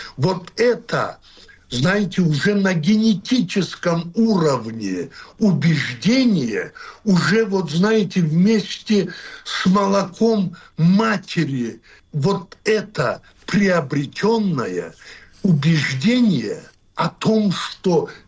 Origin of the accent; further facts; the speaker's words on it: North Caucasus, Russia; Единственное, что я знаю, мы кавказцы, у нас не было обращения друг к другу на «вы»